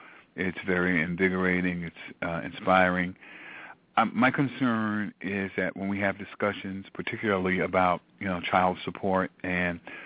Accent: Brooklyn, New York, United States; also born or lived in Harlem; I'm from, I was born in Harlem, but raised in Brownsville, Brooklyn, and moved to East New York. And, now I'm between Brooklyn and Jersey City.

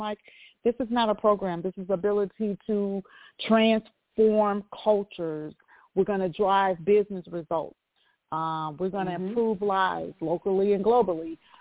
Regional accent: the South, United States; I grew up in the South, but now I work in the South

